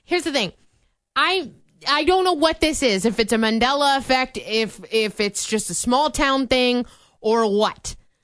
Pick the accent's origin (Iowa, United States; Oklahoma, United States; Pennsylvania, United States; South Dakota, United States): Iowa, United States; Vinton; But growing up in Vinton, there would be this loud truck that would go around town